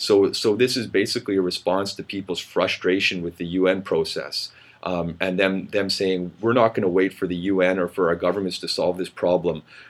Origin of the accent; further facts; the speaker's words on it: Northwest Territories, Canada; And I'm from the Arctic myself, and I can tell you we've seen a huge amount of warming there. I'm from the Northwest Territories